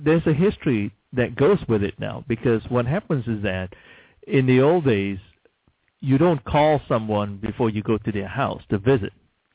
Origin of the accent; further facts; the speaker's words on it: Malaysia; now in United States; I'm Chinese Malaysian. I was born in Malaysia. I'm a U.S. citizen